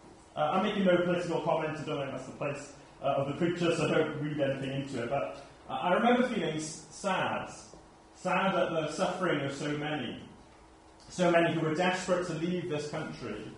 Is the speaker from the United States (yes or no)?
no; United Kingdom; And because I'm British, and because the forces were British, I guess I felt a degree of shame